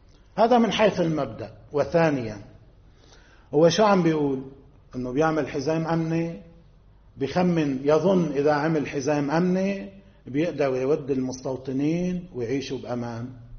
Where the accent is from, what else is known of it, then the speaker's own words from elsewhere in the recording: Lebanon; نحن كلبنانيين